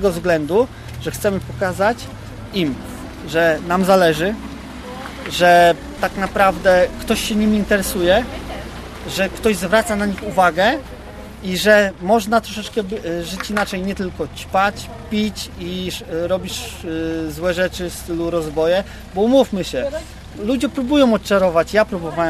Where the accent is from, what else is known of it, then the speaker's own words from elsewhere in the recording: Gdańsk, Pomeranian Voivodeship, Poland; Jestem dumny z tego, że jestem z Nowego Portu i zawsze o tym będę mówił.